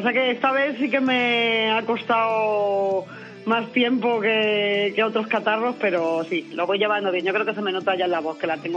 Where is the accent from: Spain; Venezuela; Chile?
Spain; Madrid, Community of Madrid; Yo soy madrileña de pura cepa, me encanta Barcelona